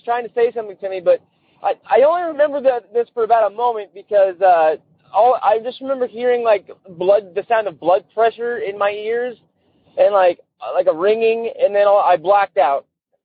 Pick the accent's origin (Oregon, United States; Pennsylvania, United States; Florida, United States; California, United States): Oregon, United States; St. Helens